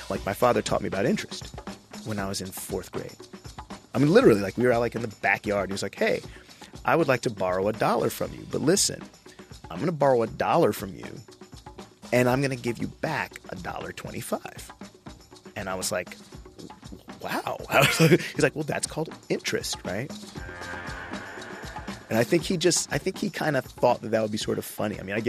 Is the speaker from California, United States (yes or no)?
yes; Altadena, California, United States; I grew up in Altadena, California, actually. My mother worked in L.A. County.